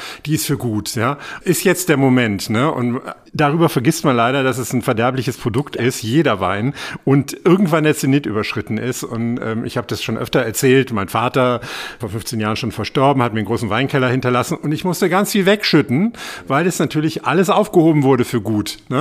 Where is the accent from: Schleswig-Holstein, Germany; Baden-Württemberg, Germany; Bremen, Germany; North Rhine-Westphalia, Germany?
North Rhine-Westphalia, Germany; now in Berlin, Germany; Ich bin ja auch aus dem Rheinland und ich krieg, obwohl ich über 20 Jahre schon in Berlin bin, 25 Jahre schon in Berlin bin